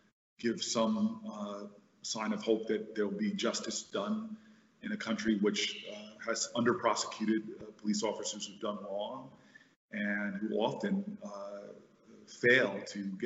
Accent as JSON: {"language": "English", "country": "United States", "said": "And in this moment where I feel just as an American"}